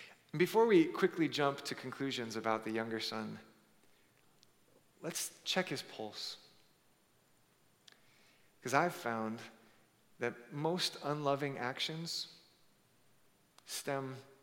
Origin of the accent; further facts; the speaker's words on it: Hawaii, United States; Many of you know I grew up in Hawaii, beautiful place, but it was hard because I was teased mercilessly as a child because I didn't look like my peers looked.